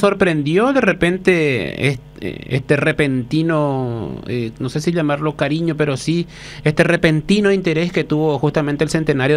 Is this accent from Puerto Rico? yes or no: no; Paraguay; como paraguayos creo que nos tenemos que sentir orgullosos